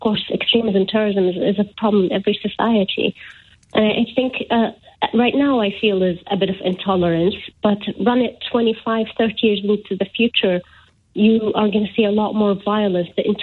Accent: Iraq; moved away; the fact that I come from Iraq, or the fact that I'm a Muslim

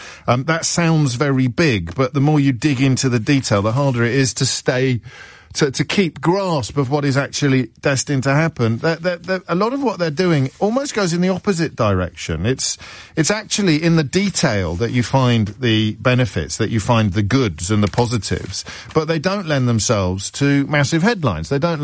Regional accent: United Kingdom; I quite like beige food, but I'm British after all.

